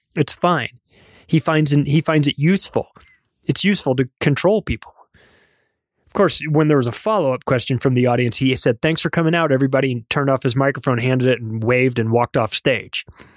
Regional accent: United States; as an American, you think of propaganda in the image that comes in your mind is Russia

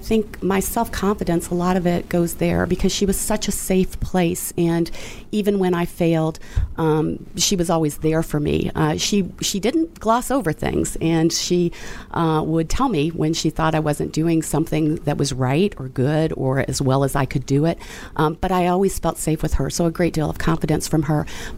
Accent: Clarksville, Indiana, United States; I'm from a little town in Indiana, Clarksville, Indiana, which is a bedroom community of Louisville, Kentucky.

